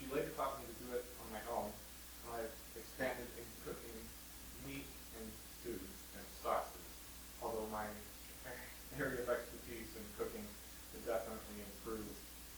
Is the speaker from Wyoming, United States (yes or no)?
yes; Buffalo, Wyoming, United States; though it's not where I was born and not where I am now, I will always consider Buffalo, Wyoming to be my hometown. It's a very small town in the middle of Wyoming